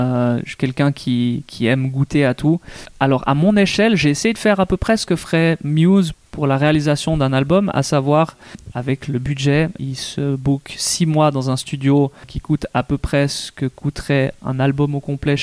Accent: Fribourg, Switzerland; je suis fribourgeois, j'ai grandi à Fribourg. La culture fribourgeoise, je l'ai bien profonde dans mes gènes.

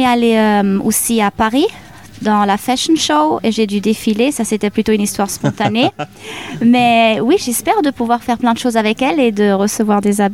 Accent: Zurich, Switzerland; born there; Et moi, je suis née à Zurich et j'habite à Zurich.

